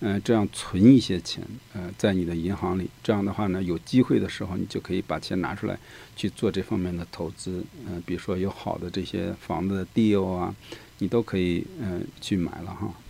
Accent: California, United States; 我们加州人是蛮有钱的哈

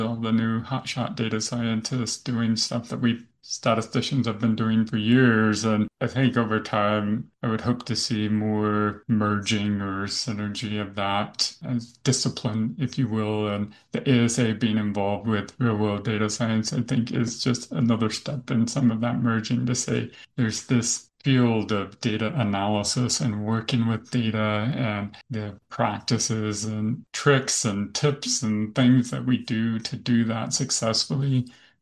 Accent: Salt Lake City, Utah, United States; especially because the Winter Olympics will be coming to my hometown in 2034. I live in Salt Lake City area, and we had the Olympics here a little while back

